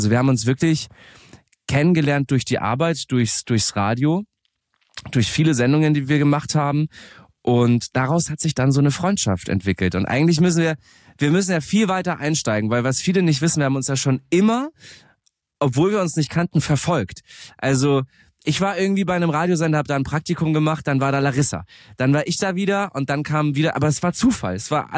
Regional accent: Munich, Bavaria, Germany; ich komme aus München ursprünglich

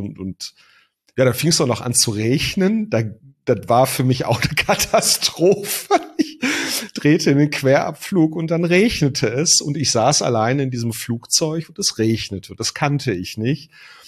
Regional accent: North Rhine-Westphalia, Germany; wie man das bei uns im Ruhrpott sagt

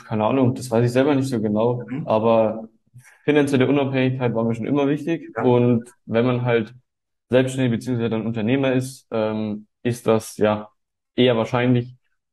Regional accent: Munich, Bavaria, Germany; ich bin 18 Jahre alt und komme aus München

